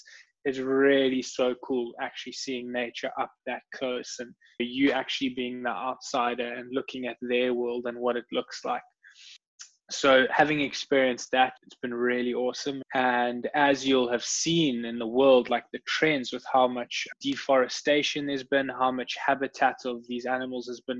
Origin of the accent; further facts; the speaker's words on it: South Africa; growing up in South Africa, you're very fortunate in the fact that there's massive game parks really close by, such as the Kruger National Park.